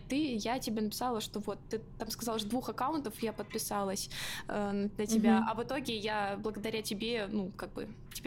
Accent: Yekaterinburg, Sverdlovsk Oblast, Russia; я из Екатеринбурга, у нас сейчас 2 часа разница

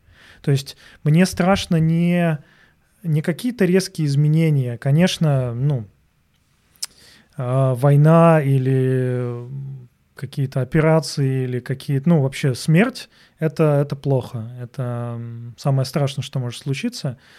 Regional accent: Saint Petersburg, Russia; просто я из Питера, я как бы там родился и рос.

